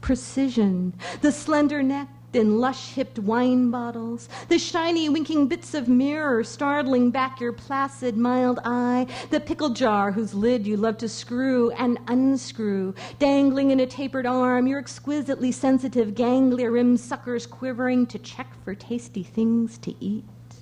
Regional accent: Laramie, Wyoming, United States; growing up in Laramie, Wyoming, where the winters were sometimes very severe

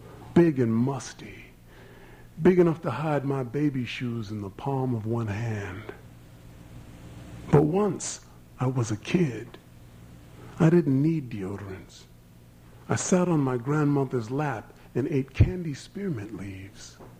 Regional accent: Philadelphia, Pennsylvania, United States; It was a slang I grew up with in Philadelphia

